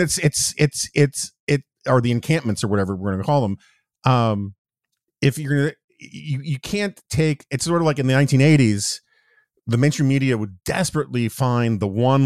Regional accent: New York City, New York, United States; also born or lived in Washington, District of Columbia, United States; So again, I grew up in New York in the 70s and 80s. And then I saw, even though I lived in DC, the sort of Giuliani revolution in New York

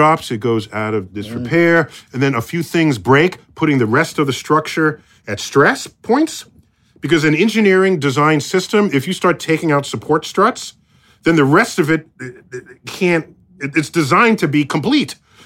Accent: United States; So I'm as an American

